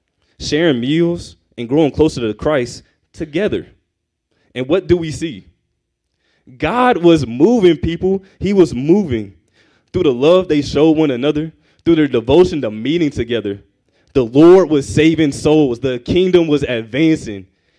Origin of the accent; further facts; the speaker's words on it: Kansas City, Kansas, United States; moved away; also born or lived in Dallas, Texas; If you didn't know, I'm originally from Kansas City. I was born in Kansas City, Kansas, but me and my family moved to Dallas, Texas in 2014